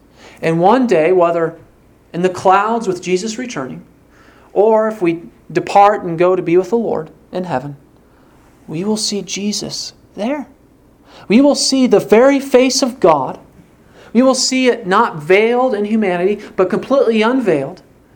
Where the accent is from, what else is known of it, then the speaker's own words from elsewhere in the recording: Waverly, United States; When I grew up in Waverly, my brother and his class had identical twins.